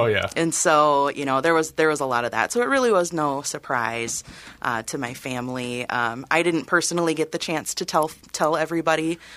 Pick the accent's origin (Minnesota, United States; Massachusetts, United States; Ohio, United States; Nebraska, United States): Minnesota, United States; White Bear Lake; Well, I am a Minnesotan, born and raised. I think I can confidently say, yes, I'm the only person in my family that's a true Minnesotan from birth. My family, my parents moved from Wisconsin to White Bear Lake, where I represent now